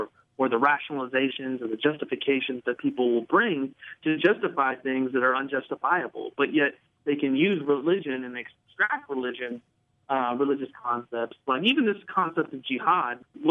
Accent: United States; But again, to what degree do I, as an American Muslim, have any responsibility other than the fact that I'm part of a country that invaded Iraq that ended up leading to the creation of ISIS? ISIS exists more because I'm an American than it is because of the fact that I'm Muslim.

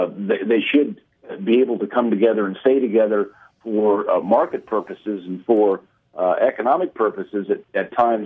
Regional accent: New Mexico, United States; That is in Nevada, by the way, not New Mexico, my home state.

